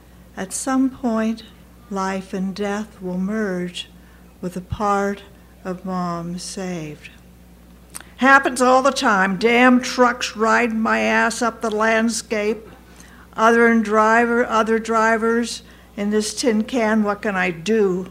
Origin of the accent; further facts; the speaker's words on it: Pennsylvania, United States; I grew up in Erie County, and of course I-79 goes from Pittsburgh to that.